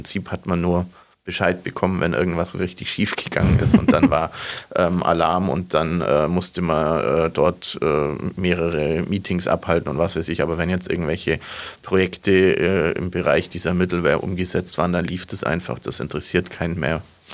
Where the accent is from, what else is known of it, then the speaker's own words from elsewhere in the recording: Augsburg, Bavaria, Germany; bin jetzt kein gebürtiger Augsburger, bin erst seit meinem 12. Lebensjahr hier.